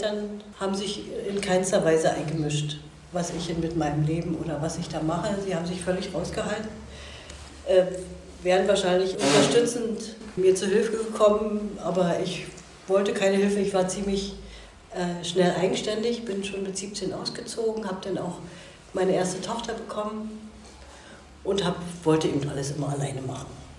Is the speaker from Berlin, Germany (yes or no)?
yes; Berlin, Germany; Wir sind eine Berliner Familie